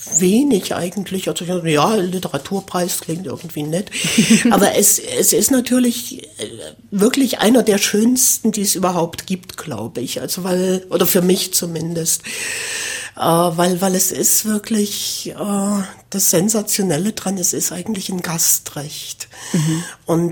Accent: Burgstädt, Saxony, Germany; born there; Weil ich bin nicht in Penich geboren. Ich bin geboren in Burgstedt, was man auf ziemlich viele Weisen falsch schreiben kann.

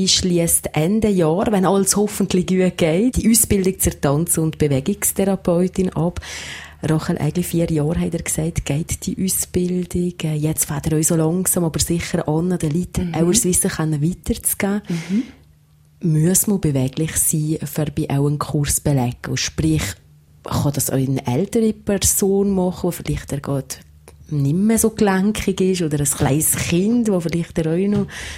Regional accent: Valais, Switzerland; hier im Oberwallis, weil manchmal hat man ja schon das Gefühl, dass man sich nicht gerade alles traut als Walliser

